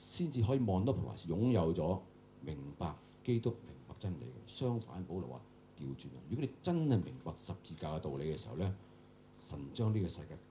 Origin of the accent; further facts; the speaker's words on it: Hong Kong; 特別是我們在香港長大的過往的觀念傲下去